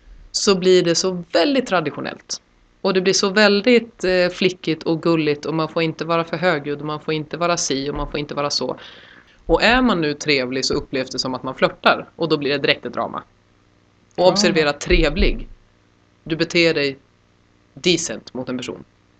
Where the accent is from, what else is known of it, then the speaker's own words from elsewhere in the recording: Norrland, Sweden; Jag är uppvuxen i Norrland.